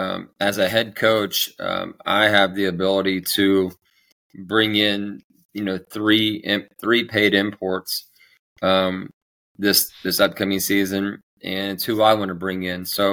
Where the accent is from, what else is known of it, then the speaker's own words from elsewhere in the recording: Indiana, United States; the Indiana Pacers, which I'm from Indiana, so it's actually really nice to see the Pacers playing that style.